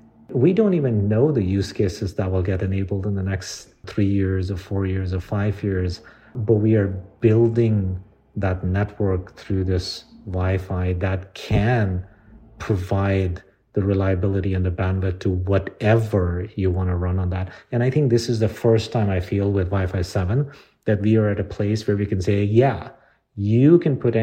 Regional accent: London, United Kingdom; I grew up in London. I went to school there.

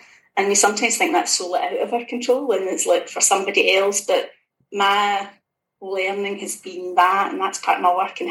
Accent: Scotland, United Kingdom; also born or lived in South Africa; My background, I grew up in Ayrshire in Scotland.

